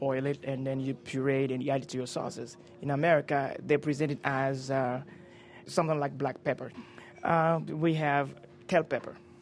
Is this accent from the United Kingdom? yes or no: no; Côte d’Ivoire; But, you know, I come from Africa, West Africa, Ivory Coast.